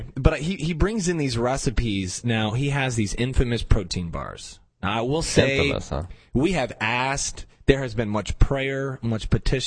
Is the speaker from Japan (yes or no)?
no; the North, United States; Now, remember, I'm from the North. Okay. Since I moved to the South, I'm learning.